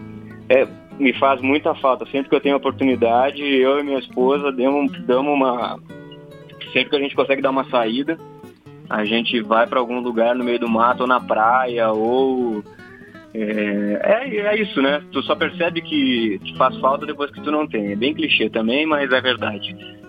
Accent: South Region, Brazil; essa coisa do sul, de onde eu sou

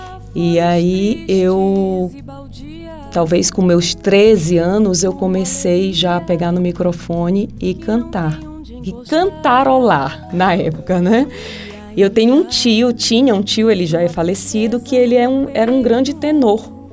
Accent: São Luís, Maranhão, Brazil; São Luís, eu sou de São Luís, sou maranhense

